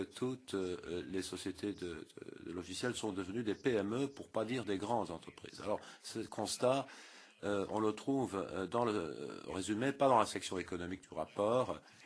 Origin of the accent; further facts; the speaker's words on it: France; je viens de France